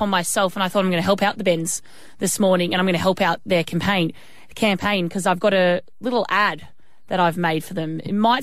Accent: Melbourne, Victoria, Australia; because I grew up in Melbourne

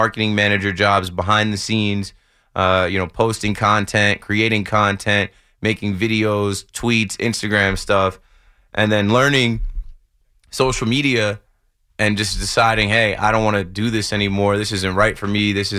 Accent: New Jersey, United States; It's been a interesting journey for me to get from, you know, where I grew up down in the Jersey Shore area to here.

